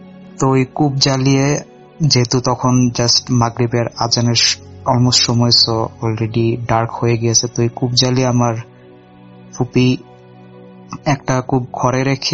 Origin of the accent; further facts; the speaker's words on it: Comilla, Chittagong Division, Bangladesh; তো আমাদের গ্রামের বাড়ি কুমিল্লায়